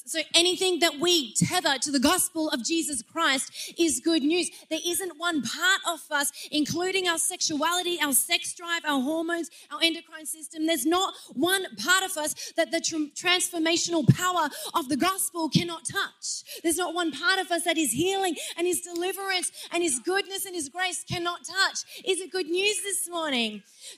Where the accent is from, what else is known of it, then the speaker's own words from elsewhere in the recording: Byron Bay, New South Wales, Australia; I love a good heckle because I'm from Byron Bay. We just love a good heckle.